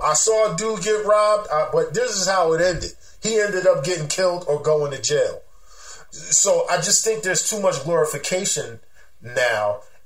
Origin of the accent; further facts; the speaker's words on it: Philadelphia, Pennsylvania, United States; Now, of course, I'm from Philly.